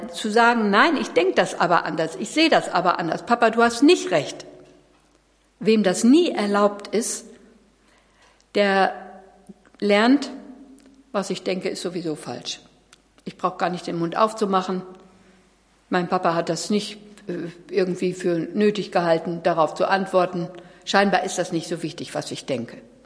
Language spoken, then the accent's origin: German; West Germany, Germany; ich bin ja aus dem Westen und da war diese antiautoritäre Erziehung seit den 70er Jahren.